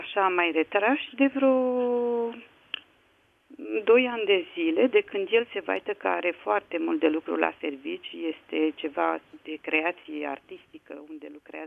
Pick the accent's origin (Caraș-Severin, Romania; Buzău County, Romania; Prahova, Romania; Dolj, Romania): Prahova, Romania; Ploiești; Eu nu pot să plec decât vineri seara, că sunt de la Ploiești.